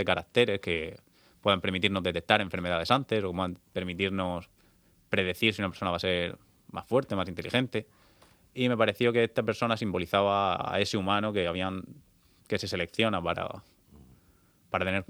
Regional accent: Santomera, Region of Murcia, Spain; En Santomera es porque yo soy de allí, yo soy de Santomera.

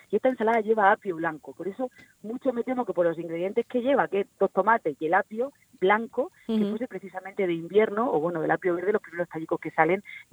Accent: Region of Murcia, Spain; nuestro particular homenaje de los murcianos como murciana, como buena embajadora murciana

